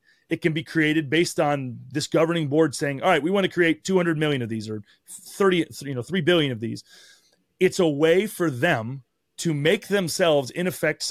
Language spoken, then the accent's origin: English; New York, United States; if you live in South Texas or in, you know, up in upstate New York where I grew up